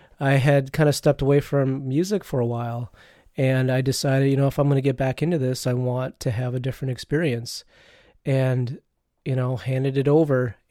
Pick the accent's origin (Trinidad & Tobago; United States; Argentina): United States; Detroit, Michigan; I grew up in the Detroit area, and the way I learned to drive was very, very aggressive.